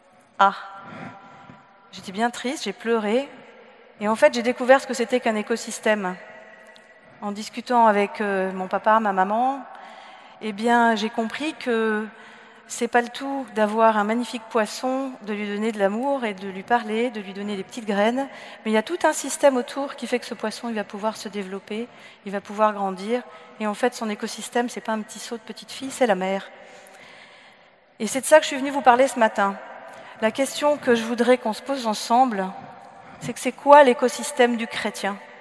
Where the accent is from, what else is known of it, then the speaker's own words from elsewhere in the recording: Brittany, France; J'allais en Bretagne parce que je n'ai pas toutes les qualités, je suis aussi bretonne. Je ne suis pas grenobloise, je suis bretonne.